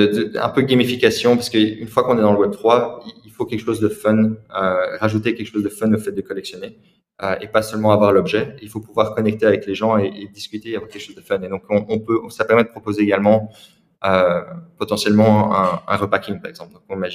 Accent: Belgium; Donc je suis belge à la base, mais il y a plein de Français.

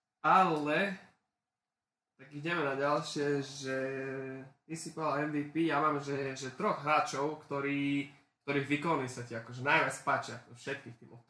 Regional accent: Spiš, Slovakia; Sme Spišiaci, no tak môžem jednu otázku ku Spišskej.

